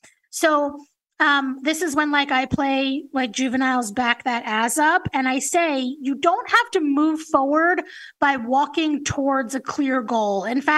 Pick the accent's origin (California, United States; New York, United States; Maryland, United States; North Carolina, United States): New York, United States; because I'm a Jew from New York.